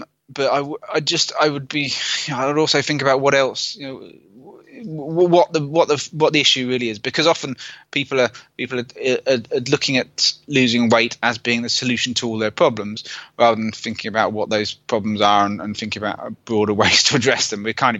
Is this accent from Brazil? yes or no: no; United Kingdom; I'm British, so it's probably roast dinner.